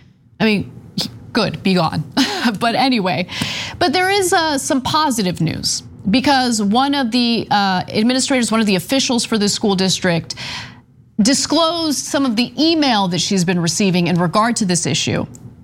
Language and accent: English; United States; I see it as my duty as an American